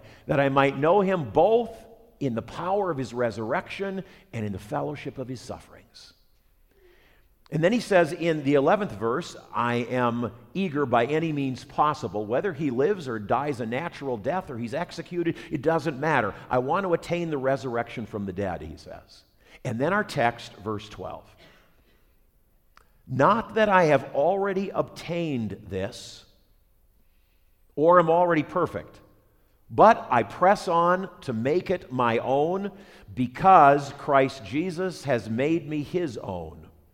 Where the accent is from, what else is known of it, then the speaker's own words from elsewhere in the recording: Minneapolis, Minnesota, United States; When I was growing up in South Minneapolis, I was, believe it or not, a member of my high school track team.